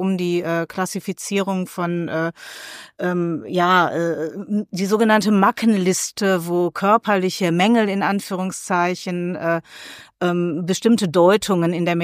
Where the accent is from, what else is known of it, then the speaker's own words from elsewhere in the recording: Duisburg, North Rhine-Westphalia, Germany; born there; Ich bin hier in Duisburg geboren und ich habe hier in Duisburg lange in verschiedenen Praxen und Krankenhäusern in meinem ersten Beruf als Arzthelferin gearbeitet